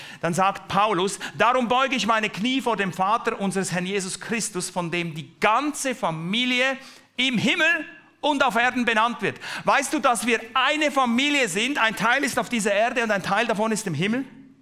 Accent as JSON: {"language": "German", "country": "Switzerland", "said": "Ich bin ein Schweizer und lebe mein ganzes Leben in der Schweiz."}